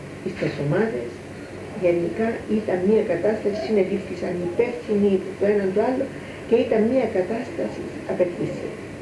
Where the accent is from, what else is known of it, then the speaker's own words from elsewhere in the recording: Strovolos, Nicosia District, Cyprus; also born or lived in Greece; εγώ κατάγομαι από το Στρόβολο, από εδώ